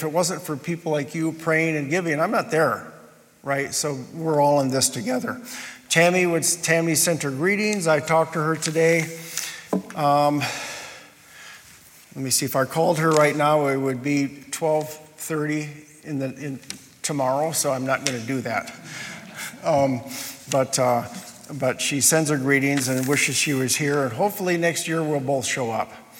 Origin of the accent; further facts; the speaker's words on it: Liberia; I grew up in Liberia